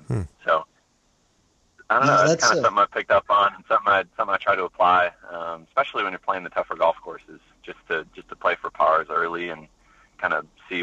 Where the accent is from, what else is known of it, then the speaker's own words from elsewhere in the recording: St. Louis, Missouri, United States; I definitely thank, you know, my teachers and everybody who helped me growing up in St. Louis for introducing me to the game